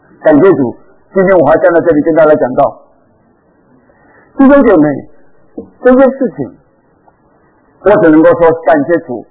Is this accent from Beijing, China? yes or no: no; Fujian, China; 我们闽南人有一句话是这样说的